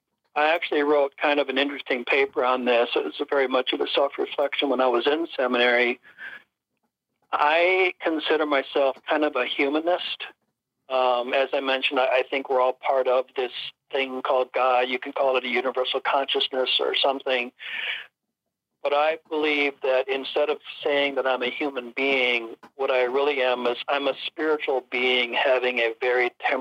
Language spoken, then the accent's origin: English; Minnesota, United States; We lived in Atlanta at the time, although I'm from Minnesota, but we were living in Atlanta, Georgia at the time.